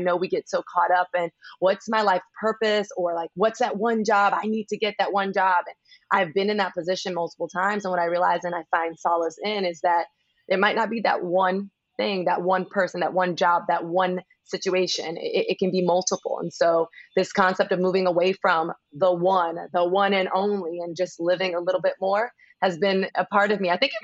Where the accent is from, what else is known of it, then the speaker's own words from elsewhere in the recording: Miami, Florida, United States; And I guess growing up in Miami, Florida, I didn't necessarily have the opportunity to travel with my family.